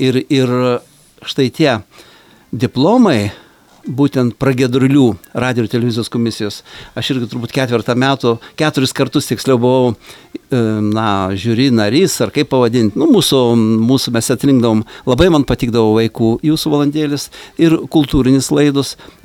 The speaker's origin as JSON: {"language": "Lithuanian", "town": "Kaunas", "region": "Kaunas County", "country": "Lithuania", "said": "šiandieną buvom Kaune, aš kaunietis"}